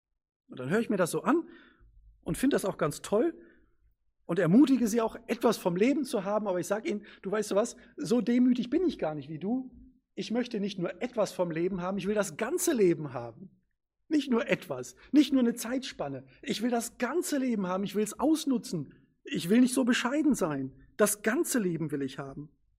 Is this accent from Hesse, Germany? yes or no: no; Lage, North Rhine-Westphalia, Germany; also born or lived in Latvia; Und dann sind wir weiter nach Lage gezogen und mehr bin ich noch nicht umgezogen.